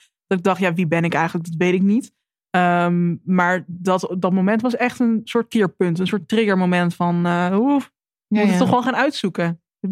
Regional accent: Netherlands; born or raised there

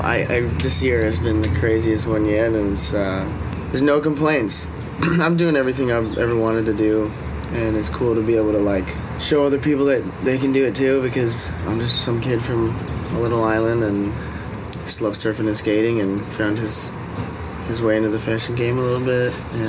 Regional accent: Hawaii, United States; I think growing up in Hawaii is kind of the best thing you could ever

